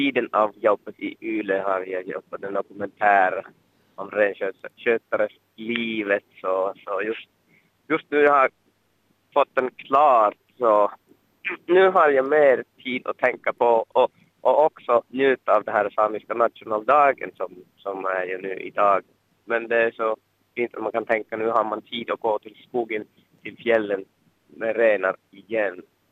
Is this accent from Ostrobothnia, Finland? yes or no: no; Lemmenjoki, Lapland, Finland; Jag kommer från Lemmenjoki